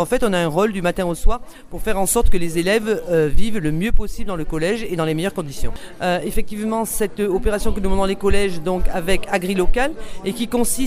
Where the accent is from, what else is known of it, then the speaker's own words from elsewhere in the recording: Apt, Provence-Alpes-Côte d'Azur, France; moi je suis d'APT. Donc j'étais moi-même trésorière du rugby à 13 à APT.